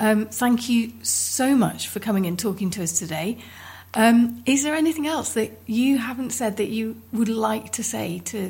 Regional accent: United Kingdom; because we're very British

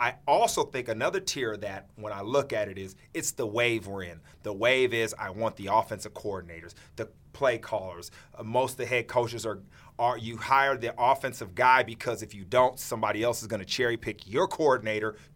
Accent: Long Beach, California, United States; We're both from Long Beach, California.

